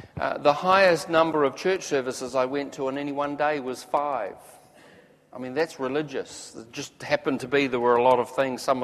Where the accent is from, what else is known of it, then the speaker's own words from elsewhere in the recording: Oamaru, Otago, New Zealand; when I look back at my sort of early life as a little boy growing up in Oamaru, I'd have to say it was pretty uneventful.